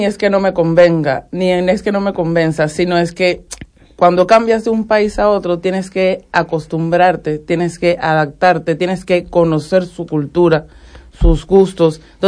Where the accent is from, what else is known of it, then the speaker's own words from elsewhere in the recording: Cuba; moved away; Pero estábamos en el top. La hostelería en Cuba es el top de todo.